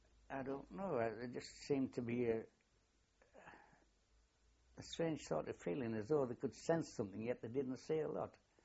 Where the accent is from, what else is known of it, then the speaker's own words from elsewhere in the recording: Richmond, Yorkshire and the Humber, United Kingdom; For all I'd worked in Richmond for 2 years, which was originally my hometown and army district, I was never bothered.